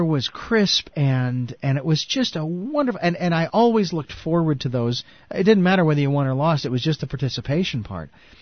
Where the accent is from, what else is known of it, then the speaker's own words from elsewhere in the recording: Phoenix, Arizona, United States; even where I was growing up in Phoenix, Arizona